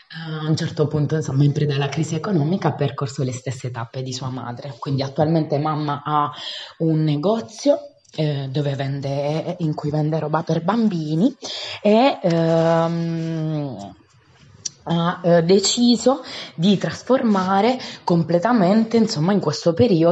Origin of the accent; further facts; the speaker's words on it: Bergamo, Lombardy, Italy; io vengo da Bergamo altissima, si sente dall'accento